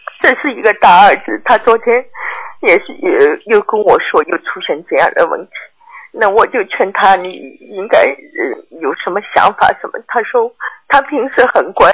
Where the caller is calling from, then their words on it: Melbourne, Victoria, Australia; 我是墨尔本的。